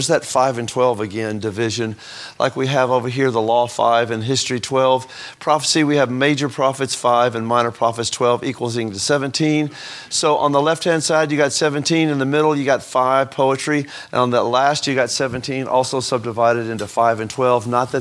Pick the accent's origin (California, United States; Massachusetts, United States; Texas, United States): Texas, United States; You know I'm from East Texas when I call Hosea, Jose, right? Anyway, I'm sorry, you know I'm from Texas, right? Even South Texas especially.